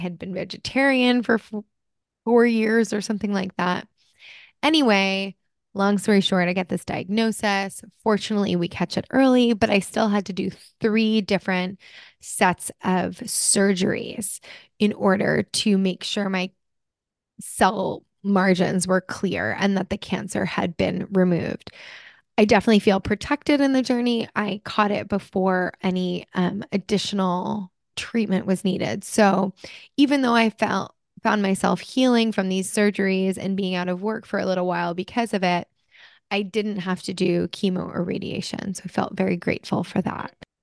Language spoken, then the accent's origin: English; New Jersey, United States; also born or lived in New York City; I grew up in New Jersey and New York City, so I definitely had a little bit of a jaded New Yorker attitude towards it all.